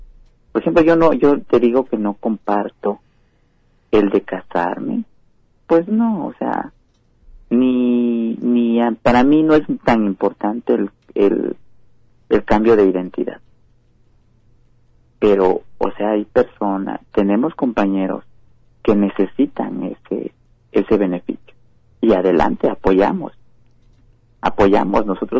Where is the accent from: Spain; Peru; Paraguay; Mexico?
Mexico; Oaxaca; somos mushes, pero o sea, los que somos en el Istmo. Sí, los que nacimos ahí o tenemos ¿no? Hemos vivido ahí y ya adoptamos esa característica muy particular de ser mushe.